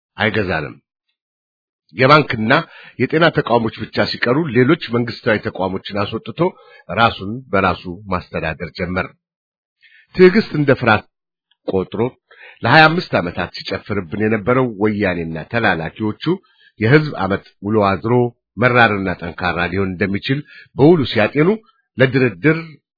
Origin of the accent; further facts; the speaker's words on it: Majete, Amhara, Ethiopia; born there; ከነዚህ አካባቢዎች ውስጥ የትውልድ ቦታዬ የሆነችውና በሰሜን ሸዋ የምትገኘው ማጀቴ አንዷ ነበረች።